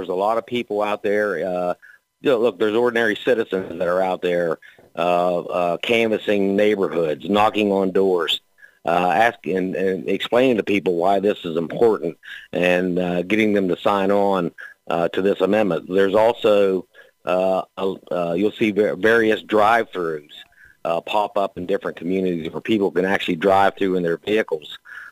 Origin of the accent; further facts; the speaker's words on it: Centerburg, Ohio, United States; I actually had a citizen from my hometown in Centerburg, Ohio, stop by my house the other day and asked me to sign the petition.